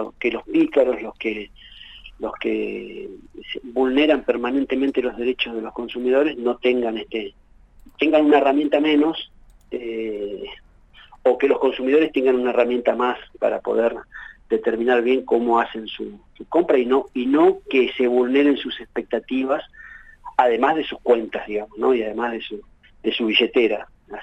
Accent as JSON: {"language": "Spanish", "country": "Argentina", "said": "Nosotros somos argentinos"}